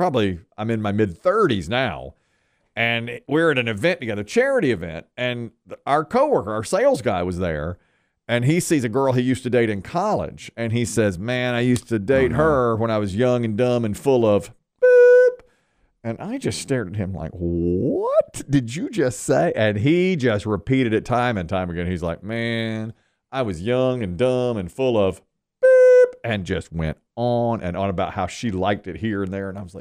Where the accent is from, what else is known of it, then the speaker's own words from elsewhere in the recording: Ashburn, United States; I'm from Ashburn.